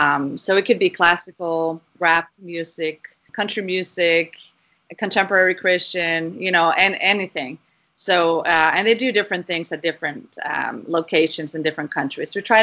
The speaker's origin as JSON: {"language": "English", "country": "Norway", "moved": "yes", "said": "But yeah, I came from Norway in 2008"}